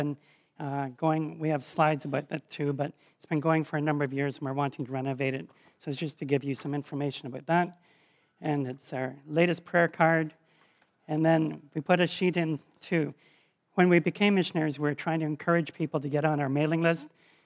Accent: Mount Forest, Ontario, Canada; I grew up in Southern Ontario, near Mount Forest, which I don't know if you know Mount Forest, halfway between Guelph and Owen Sound, and a dairy farm there.

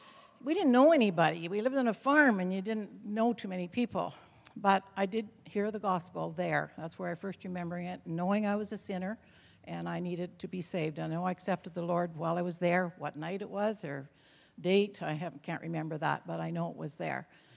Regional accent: Deborah, Ontario, Canada; also born or lived in Espanola; Well, I grew up in Deborah, basically. We moved there when I was maybe 4 years old. I was born in Espanola. My parents had a farm there.

